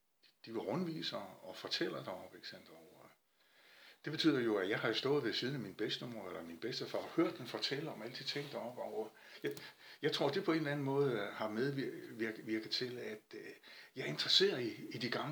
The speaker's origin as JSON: {"language": "Danish", "town": "Skagen", "region": "North Denmark Region", "country": "Denmark", "said": "jeg kommer fra Skagen. Jeg er ud af en rigtig gammel Skagens slægt, der har været deroppe sådan helt tilbage i, han har sagt, historiernes tog."}